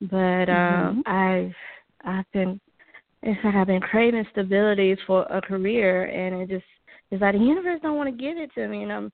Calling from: Georgia, United States

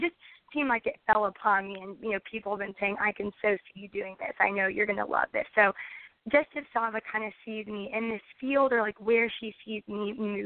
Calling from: North Carolina, United States; Hi, Alejandra and Saba. … from North Carolina.

